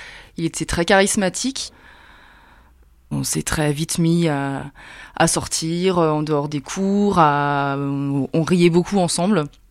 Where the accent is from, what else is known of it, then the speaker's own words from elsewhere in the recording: Strasbourg, Grand Est, France; moved away as an adult; now in Paris, France; J'ai grandi à Strasbourg jusqu'à mes 28 ans.